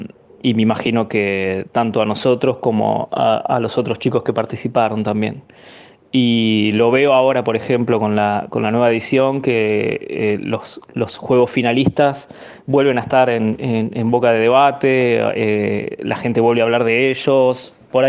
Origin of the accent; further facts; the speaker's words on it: La Plata, Buenos Aires Province, Argentina; otros lugares que no son de La Plata, que es de donde soy yo